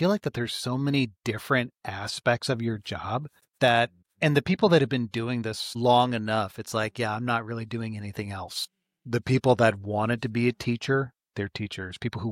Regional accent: Astoria, Oregon, United States; Listen, it's like, I'm from Astoria. It's like, I'm just here on vacation.

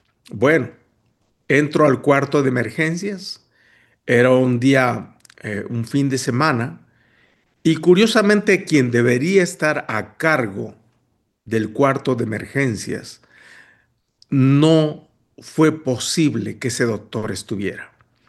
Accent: Mexico; Y yo, como buen mexicano, decía, no

